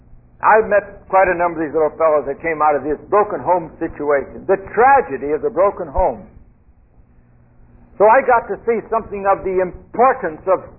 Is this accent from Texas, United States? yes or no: no; California, United States; also born or lived in Minnesota; I was born in Minnesota, grew up in California